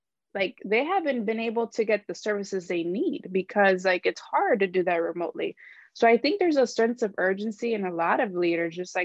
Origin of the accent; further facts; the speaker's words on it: Chicago, Illinois, United States; So I'm from Chicago, born and raised. I moved to Pilsen like in 2012, right after I was doing my undergrad.